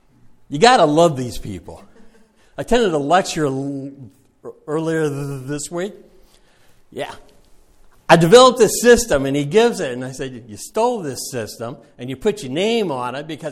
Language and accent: English; England, United Kingdom; Yeah, I pronounce it Kabbalah too, because we're English.